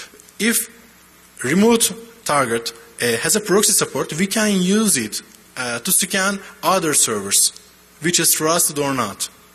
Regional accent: Turkey; English is a second language; I'm from Turkey, as you know.

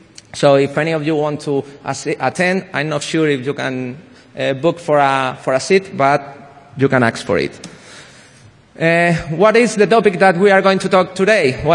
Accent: Madrid, Community of Madrid, Spain; I'm from Madrid, which is a very nice city.

